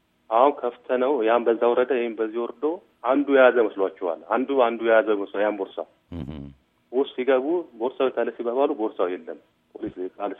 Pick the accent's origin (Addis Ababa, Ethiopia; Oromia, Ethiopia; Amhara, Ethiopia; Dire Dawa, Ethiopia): Addis Ababa, Ethiopia; moved away as an adult; also born or lived in Maryland; now in Las Vegas, United States; እኔ የተወደድኩት አውቶስተራ አካባቢ ነው ያደግኩት፣ ወደ ሰፈር ሰላም አካባቢ ነው እና ከሰገድ ትምህርት ቤት ከቆልፌ ኮምፕሌክስ ነው የተማርኩት።